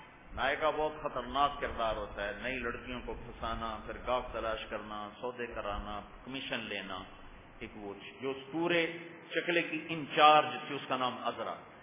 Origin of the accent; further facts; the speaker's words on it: Multan, Punjab, Pakistan; ایک ملتان جو میرا ضلع ہے, ایک کیروڑ پکا آج کل وہ تحصیل ہے, اور ایک کلمبا جو میرا ٹاؤن ہے اس کے قریب میرا گاؤں